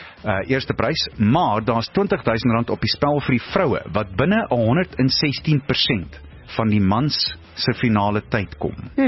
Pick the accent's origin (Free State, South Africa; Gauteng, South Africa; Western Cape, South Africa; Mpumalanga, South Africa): Gauteng, South Africa; Springs; ek kom al van Springs af